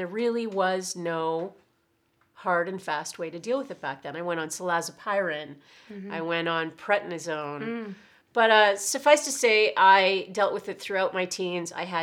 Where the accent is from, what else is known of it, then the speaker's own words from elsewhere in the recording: Oshawa, Ontario, Canada; I was living on my own in Toronto and I was going to school and I wanted it to stay that way because I was from Oshawa